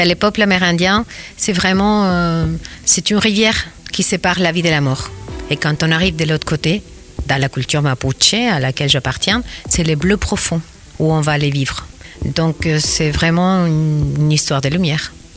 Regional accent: Chile; Bonjour, je suis originaire du Chili.

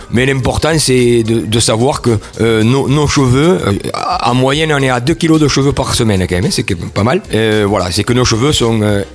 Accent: L'Isle-Jourdain, Occitanie, France; je suis de l'Île-Jourdain

